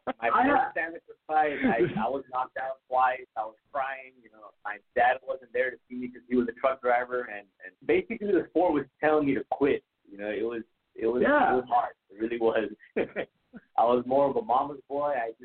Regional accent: Brownsville, Texas, United States; they would tell me places that were about 4 hours away from my hometown. So it's crazy that nobody really knows where we're at. But you know, that's really my plan, to show that Brownsville, Texas is home.

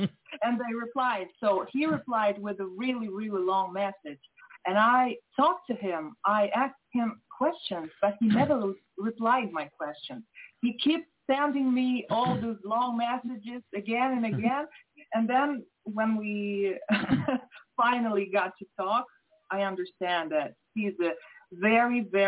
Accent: Belarus; I'm from Belarus, and I'm watching you.

